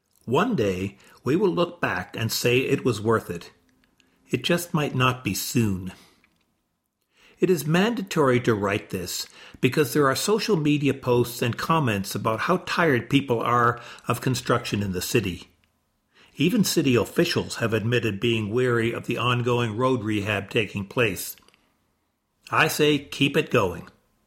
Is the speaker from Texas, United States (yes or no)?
yes; Dallas, Texas, United States; Growing up in Dallas, it was easy to be frustrated with the never-ending construction on roads like Central Expressway.